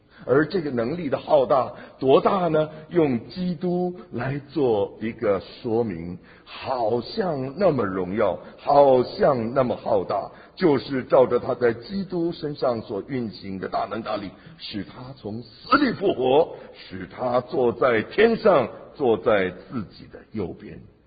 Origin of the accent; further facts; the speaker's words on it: China; now in Boston, United States; 我们在中国人的群体，我们在 Boston 这个大的范